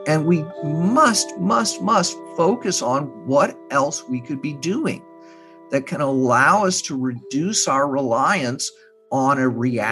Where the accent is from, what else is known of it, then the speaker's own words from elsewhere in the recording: Texas, United States; I'm from Texas. I have family not far from Uvalde.